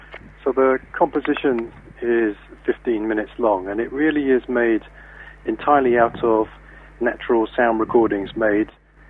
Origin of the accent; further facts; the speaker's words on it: London, United Kingdom; I was born in London, and I grew up in London, and everything is very familiar.